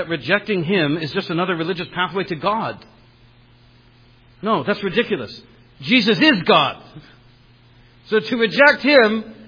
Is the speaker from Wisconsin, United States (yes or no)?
no; Columbus, Ohio, United States; I went back to my old neighborhood where I grew up in Columbus, Ohio last year.